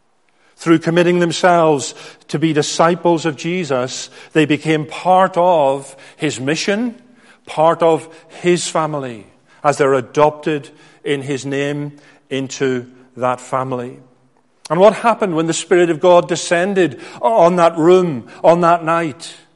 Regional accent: Belfast, Northern Ireland, United Kingdom; I grew up in Belfast, Northern Ireland. And sometimes you absorb things that aren't very helpful.

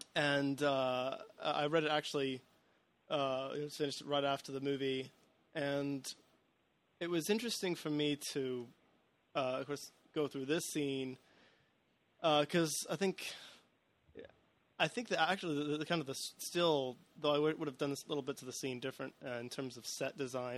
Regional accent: Australia; accent: Australian; It's my Aussie accent.

